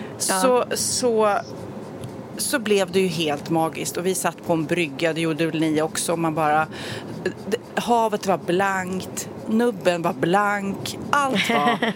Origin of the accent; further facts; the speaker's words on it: Sweden; Så, men som svensk så är man ju nästan så här: jag vågar inte lita på midsommarvädret.